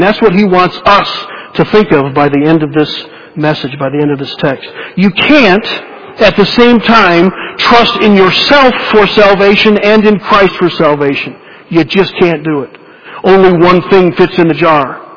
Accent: the South, United States; I grew up in the Bible Belt, but that doesn't save you.

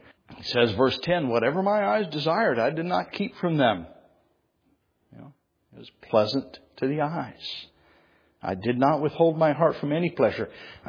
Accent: New Mexico, United States; But I grew up in New Mexico. We don't have a football tradition at all.

